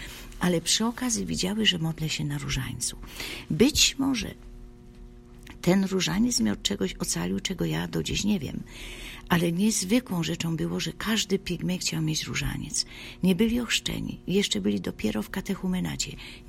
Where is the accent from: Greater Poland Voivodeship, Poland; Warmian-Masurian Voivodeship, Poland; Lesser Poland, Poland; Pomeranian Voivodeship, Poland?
Lesser Poland, Poland; Gdów; Ja jestem spod Krakowa, Gdów, z Domu Maryi.